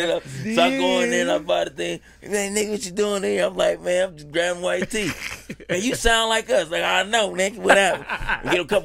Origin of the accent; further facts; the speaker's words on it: Los Angeles, California, United States; but I'm from South Central LA.